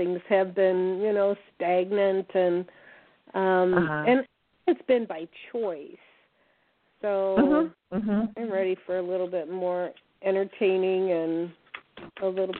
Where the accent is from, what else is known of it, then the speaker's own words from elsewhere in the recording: St. Louis, Missouri, United States; born there; I was born in St. Louis, Missouri at 11:49 p.m.